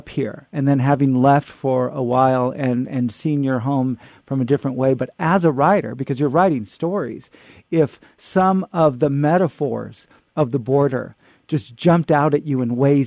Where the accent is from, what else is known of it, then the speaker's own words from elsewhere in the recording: Fresno, California, United States; I am from Fresno, and Fresno is very similar to El Paso in many ways.